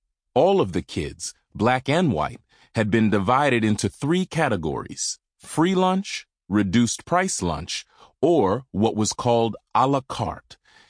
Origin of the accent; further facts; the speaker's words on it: Lumberton, North Carolina, United States; In the fall of 1978, in my hometown of Lumberton, North Carolina, for the first time, black kids from the South Side were being educated alongside white kids.